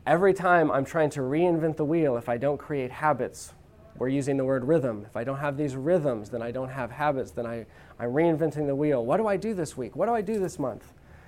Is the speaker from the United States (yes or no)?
yes; United States; I can take a day off from work, not because I'm an American and because, hey, I get a weekend.